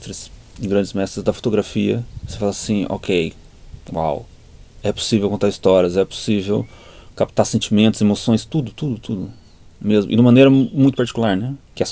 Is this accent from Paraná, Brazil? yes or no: no; Poços de Caldas, Minas Gerais, Brazil; Eu venho de Poços de Caldas, Minas Gerais, que é o sul de Minas, uma região montanhosa e que é onde se planta-se muito café, já desde o começo do século XX.